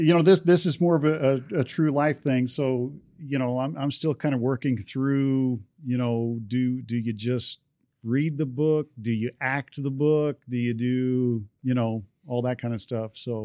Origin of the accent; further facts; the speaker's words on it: Luce Creek, Missouri, United States; Yes. Okay. Yeah. Yeah. Born and raised in Luce Creek, high school graduate from Fatima High School